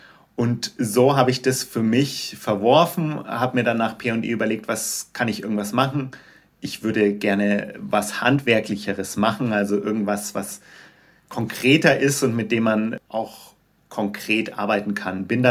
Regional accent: Bavaria, Germany; Und ich komme aus der Nähe von München.

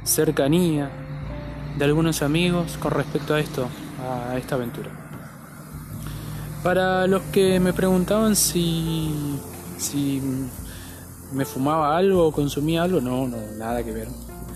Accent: Argentina; yo estoy en Argentina. Te preguntarás por qué hablo así, con acentos tan extraños. Bueno, es propio del lugar de donde soy.

